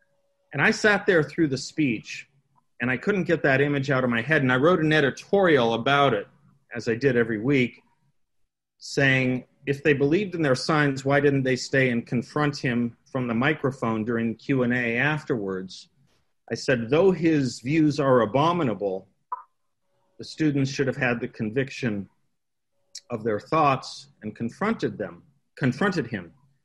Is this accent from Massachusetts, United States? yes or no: no; Phoenix, Arizona, United States; So I grew up here in Phoenix in a pretty liberal household